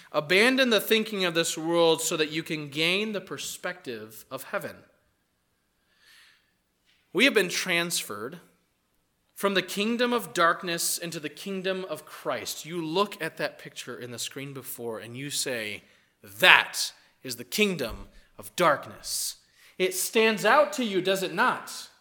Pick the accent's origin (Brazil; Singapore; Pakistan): Brazil; When I was growing up in Brazil, there was an interesting contrast.